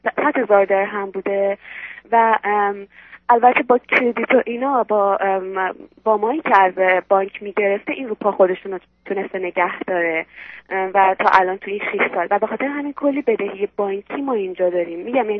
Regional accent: Iran; moved away as an adult; now in Dubai, United Arab Emirates; از ایران، بله، از ایران مهاجرت کردیم به دبی

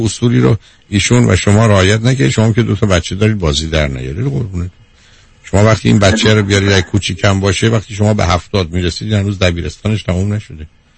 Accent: Iran; ما ایرانیان به عنوان یه ایرانی

